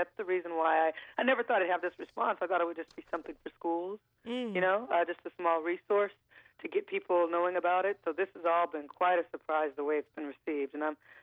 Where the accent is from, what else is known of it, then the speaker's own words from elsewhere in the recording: Compton, California, United States; Always something that's been on my mind since a little girl. I grew up in Compton.